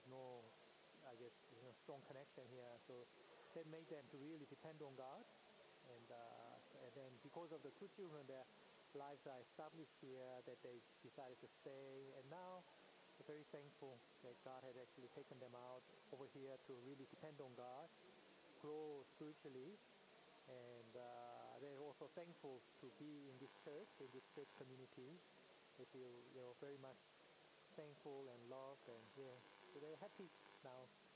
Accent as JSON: {"language": "English", "country": "Malaysia", "said": "whereas we are Malaysian"}